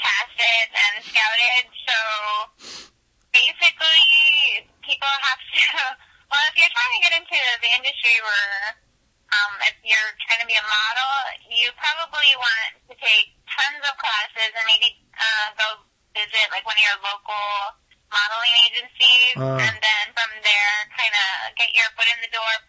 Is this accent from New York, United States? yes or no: no; El Paso, Texas, United States; I'm from El Paso, Texas. It's not too far away from Austin